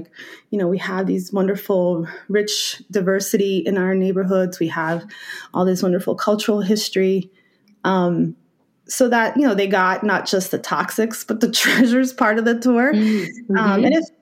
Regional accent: Newark, New Jersey, United States; growing up in the Ironbound and being a part of the Ironbound Community Corporation was what I call my real PhD.

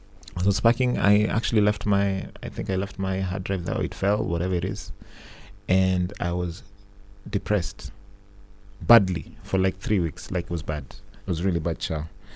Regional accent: Kenya; I am from Kenya

